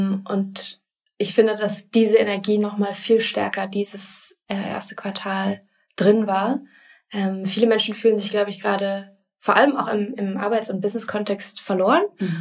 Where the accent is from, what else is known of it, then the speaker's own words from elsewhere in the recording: Grenzach-Wyhlen, Baden-Württemberg, Germany; ich werde jetzt bald 30 Jahre alt, nächsten Monat. Und ich bin im Süden von Deutschland aufgewachsen, in einem ziemlich kleinen Dorf, Grenzach-Wielen, kleiner Shoutout an dieser Stelle, mit chinesischen Eltern, die hierher emigriert sind, weil ich eine deutsche Urgroßmutter hatte